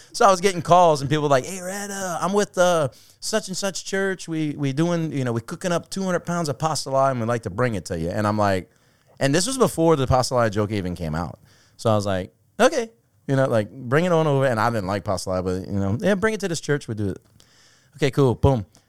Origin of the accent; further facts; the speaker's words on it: Chauvin, Louisiana, United States; My family, I'm from Chauvin, Louisiana, which is like